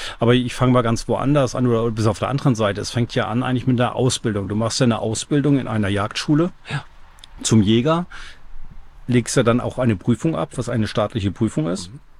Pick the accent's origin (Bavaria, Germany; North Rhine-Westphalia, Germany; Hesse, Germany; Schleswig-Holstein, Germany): Schleswig-Holstein, Germany; Fördenbahl; Fördenbahl, das ist bei Bad Bramstedt.